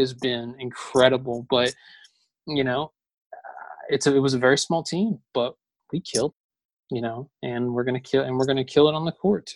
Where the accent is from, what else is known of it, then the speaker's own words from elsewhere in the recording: Newnan, Georgia, United States; I was thrilled because I grew up in Noonan. You know, so it's where I'm originally from.